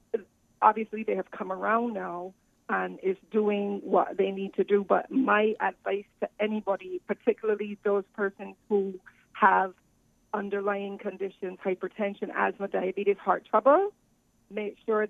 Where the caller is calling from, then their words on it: Connecticut, United States; I'm calling from Connecticut.